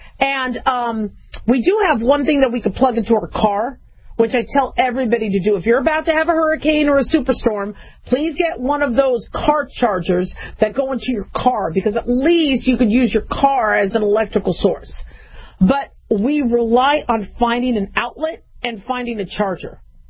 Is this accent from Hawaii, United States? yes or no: no; Arizona, United States; I grew up in Arizona and would have monsoon. Then the power would go out in the middle of the summer.